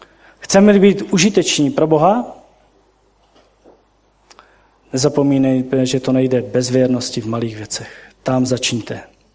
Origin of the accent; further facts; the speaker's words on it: Moravia, Czechia; Já jsem třeba byl překvapený, že já jsem dojedu z Moravy a pastorovi nikdo nedojde pomoct. U nás, když pastor řekl, pojďme tam a tam, dělejme, tam byla půlka sboru.